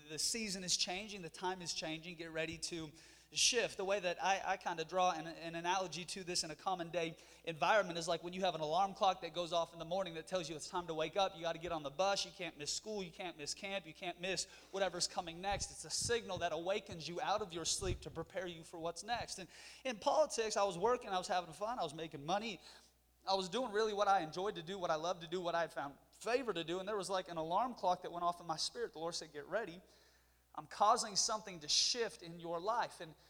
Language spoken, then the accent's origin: English; Seattle, Washington, United States; Originally, I'm from the Seattle area.